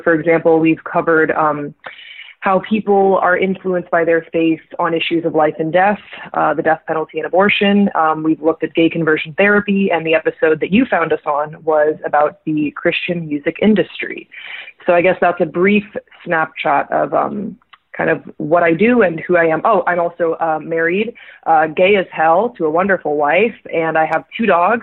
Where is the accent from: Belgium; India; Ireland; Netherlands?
Belgium; now in United States; I also grew up overseas. I grew up in Belgium, which was the second country in the world to legalize gay marriage.